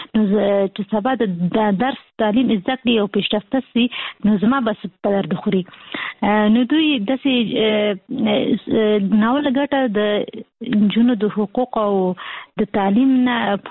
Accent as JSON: {"language": "Pashto", "region": "Kabul", "country": "Afghanistan", "said": "مونږ اصلي د کابل یو"}